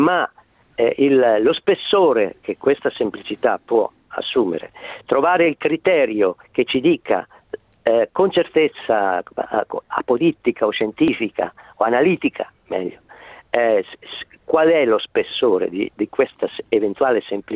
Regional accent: Bologna, Emilia-Romagna, Italy; io sono bolognese di origine

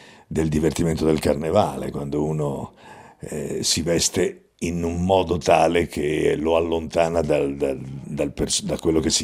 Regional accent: Sant'Ilario, Liguria, Italy; sono nato a Sant'Ilario, che è un paesino sopra Nervi, quindi nelle vicinanze di Genova, e dal mio terrazzo di casa mia si vedeva la spianata di mare da Portofino al porto di Genova

